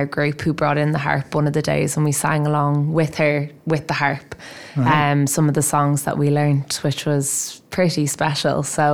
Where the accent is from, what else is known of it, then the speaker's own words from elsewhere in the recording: Dublin, Leinster, Ireland; Originally I'm from Dublin. Yeah. I am from Marino, and Mum and Dad actually live in Achill Island now. So Dad's family grew up in Achill